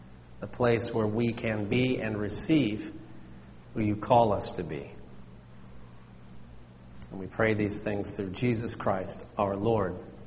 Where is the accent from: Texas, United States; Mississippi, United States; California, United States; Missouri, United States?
California, United States; born there; I was born on April the 10th. In California